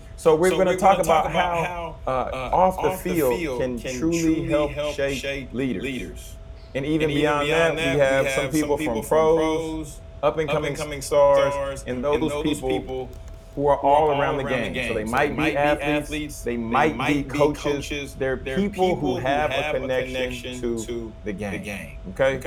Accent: Baton Rouge, Louisiana, United States; I'm from Baton Rouge. I'm not really from the country, but my family, we got roots in the country. Winsboro, Louisiana.

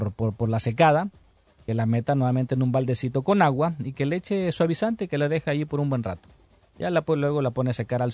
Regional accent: United States; Yo como estadounidense te puedo decir de que yo espero que Estados Unidos gane este partido.

